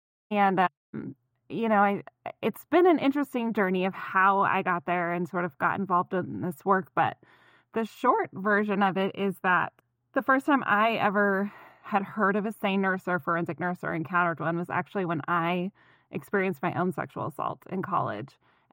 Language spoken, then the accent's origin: English; New Mexico, United States; now in Kansas City, United States; So the way I got involved with it was I had just moved to Kansas City. Previously, I grew up in New Mexico, worked there as a nurse for 5 years.